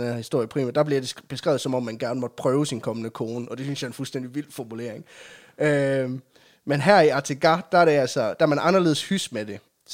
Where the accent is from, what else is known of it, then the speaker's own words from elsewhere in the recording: Aulum, Central Denmark Region, Denmark; Derude i Aulum, hvor jeg kommer fra, der siger man jo...